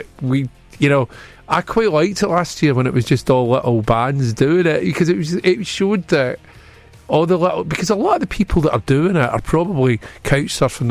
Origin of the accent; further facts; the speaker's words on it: Glasgow, Scotland, United Kingdom; that was me growing up in Glasgow.